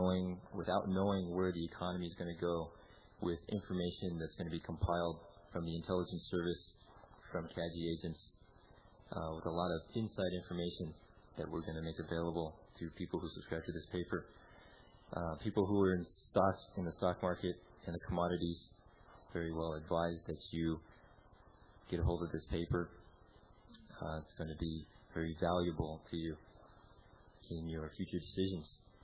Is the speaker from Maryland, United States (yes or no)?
no; Los Angeles, California, United States; We came from California, Southern California, in the Los Angeles area. We went through a lot of hardship. We had the riots. We have floods currently going on. We had fires, earthquakes.